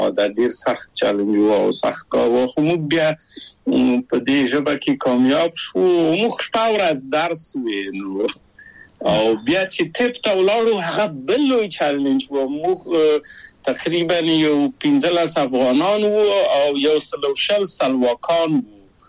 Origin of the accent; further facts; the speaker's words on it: Kabul, Afghanistan; now in Czech Republic; او زه له کابل په یو دولتي بورس چکسلواکیا ته راغلم.